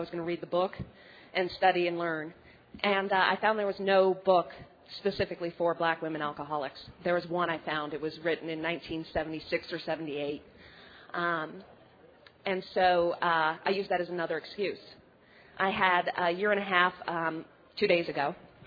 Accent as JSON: {"language": "English", "town": "Chicago", "region": "Illinois", "country": "United States", "said": "I'm an alcoholic. I'm from Chicago."}